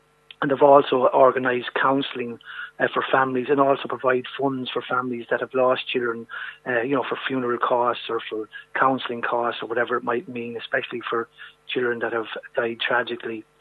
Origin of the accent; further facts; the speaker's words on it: Clara, County Offaly, Ireland; I'm heading from Burr to my hometown of Clara, where I'm originally from.